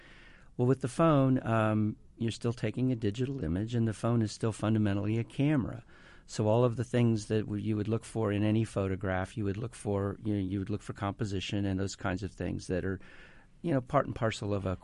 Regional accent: Indiana, United States; And I grew up in Indiana, in southern Indiana along the Ohio River, so I love rural Indiana.

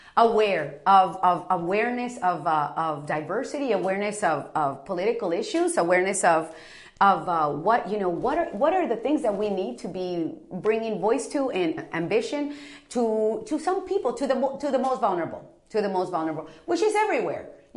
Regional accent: Brownsville, Texas, United States; now in Indianapolis, United States; grew up with two cultures. My Mexican culture, which I adore and I still do, growing up in Brownsville with my parents and spending all my summers in Mexico with my grandmother, with my cousins.

